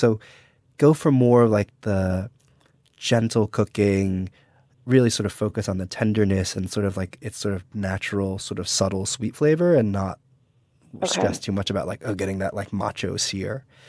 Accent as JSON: {"language": "English", "region": "New Jersey", "country": "United States", "tie": "born or raised there"}